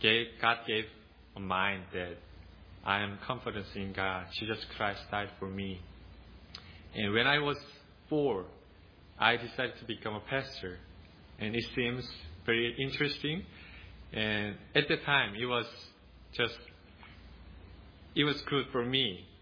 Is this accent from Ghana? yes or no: no; South Korea; English is a second language; I'm from South Korea, and I graduated from Bob Jones University.